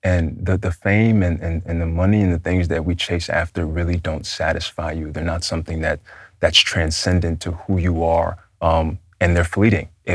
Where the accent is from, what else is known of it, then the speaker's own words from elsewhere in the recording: Bronx, New York, United States; It was kind of just everybody was just in the Bronx, and the kids, we loved to hor